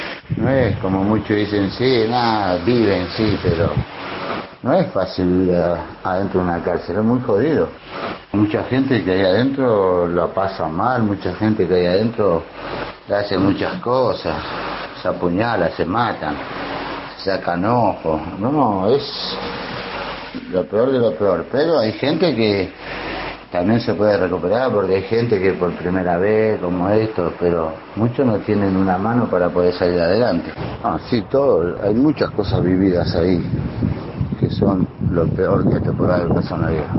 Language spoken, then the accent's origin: Spanish; Buenos Aires, Argentina; born there; Yo nací en Capital Federal, en el Hospital Piñeiro, y nací en 1970.